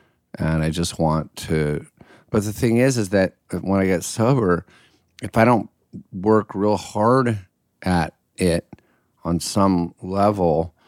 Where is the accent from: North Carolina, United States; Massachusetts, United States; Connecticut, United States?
Connecticut, United States; also born or lived in Pennsylvania / Illinois; Connecticut, Pennsylvania, Illinois, just like the Midwest.